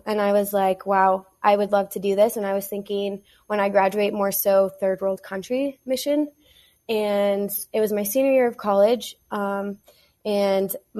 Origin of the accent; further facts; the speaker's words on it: Denver, Colorado, United States; I'm from Denver, Colorado.